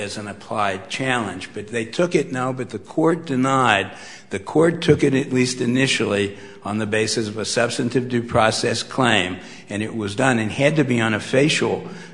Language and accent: English; Cincinnati, Ohio, United States; I'm from Cincinnati, Ohio, and I'm proud to be here